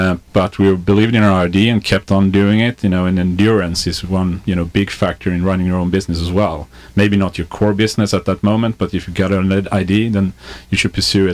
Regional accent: Sweden; English is a second language; I'm from Sweden, so that's, you know, excuse for the accent at least.

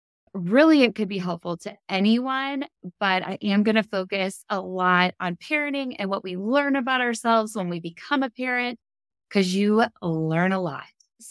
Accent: Louisville, Kentucky, United States; And of course, I'm from Louisville, Kentucky. I'm not from Kansas, was not born and raised here.

